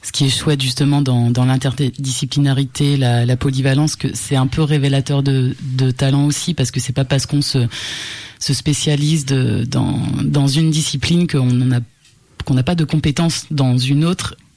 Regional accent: Montélimar, Auvergne-Rhône-Alpes, France; moi je viens de Montélimar, j'ai fait de la musique quand j'étais petite

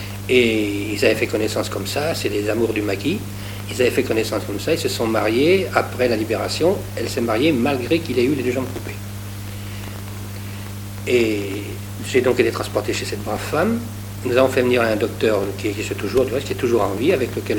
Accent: Saint-Rambert, France; Je suis revenu chez moi, à Saint-Rambert

